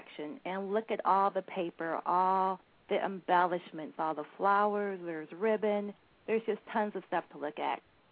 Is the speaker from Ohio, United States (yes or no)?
yes; Dayton, Ohio, United States; Well, I am from Dayton, Ohio. I graduated from the University of Cincinnati in design.